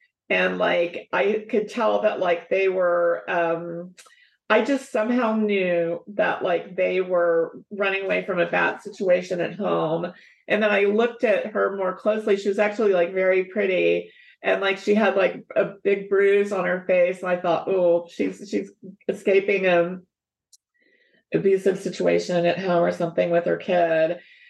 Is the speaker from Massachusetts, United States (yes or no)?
no; West Virginia, United States; now in California, United States; I'm originally from West Virginia. A lot of people think my accent is Texas or something, but I'm a West Virginian who moved to California.